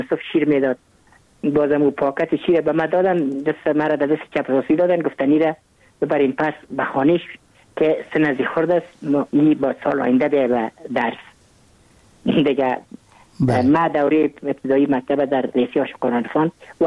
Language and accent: Persian; Kabul, Afghanistan; من متولد کابل هستم، در نایی اول کابل تولد شدیم.